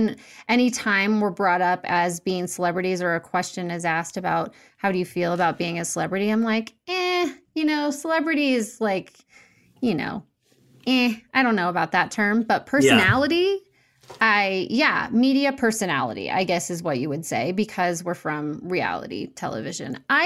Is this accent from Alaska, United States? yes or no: no; St. Louis, Missouri, United States; And I'm from St. Louis.